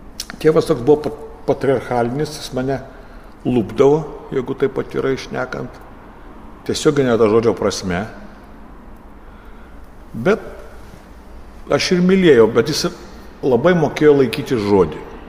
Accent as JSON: {"language": "Lithuanian", "town": "Kaunas", "region": "Kaunas County", "country": "Lithuania", "tie": "born or raised there", "said": "gimiau tokiam ypatingam rajone, Šančiuose aš užaugau."}